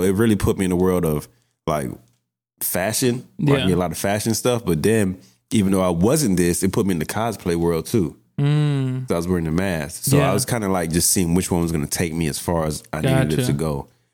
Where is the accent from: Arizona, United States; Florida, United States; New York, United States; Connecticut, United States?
New York, United States; Queens; Like we're both from Queens.